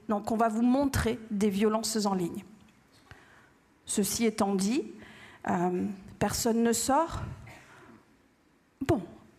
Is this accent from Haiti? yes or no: no; Bordeaux, Nouvelle-Aquitaine, France; Nous, on est de Bordeaux.